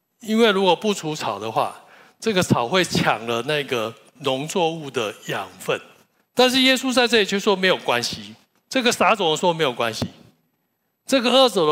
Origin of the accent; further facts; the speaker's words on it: Taiwan; 这里的芥菜跟我们传统上我们台湾人认识的芥菜是不一样的